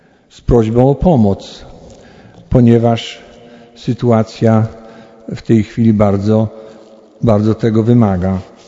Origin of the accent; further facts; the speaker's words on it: Kosina, Subcarpathian Voivodeship, Poland; Ja pochodzę z Kosiny, pobliskiej. Dzieci wiedzą, gdzie Kosina jest? Niedaleko, 7 kilometrów.